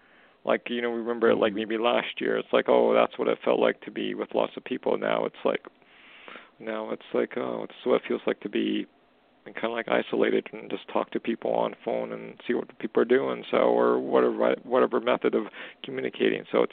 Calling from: Canada; calling from Canada.

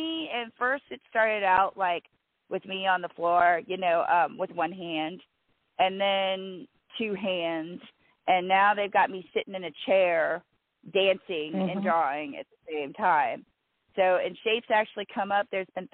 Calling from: South Carolina, United States; I'm calling from South Carolina.

